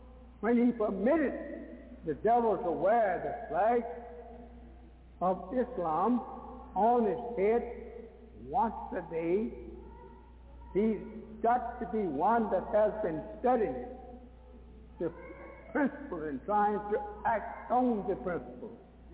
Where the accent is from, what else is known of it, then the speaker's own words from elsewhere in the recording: Missouri, United States; Well, I'm from Missouri.